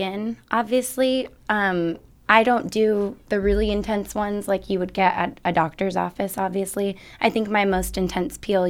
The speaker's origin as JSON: {"language": "English", "region": "Scotland", "country": "United Kingdom", "said": "I'm Scottish too, so I get burned easily."}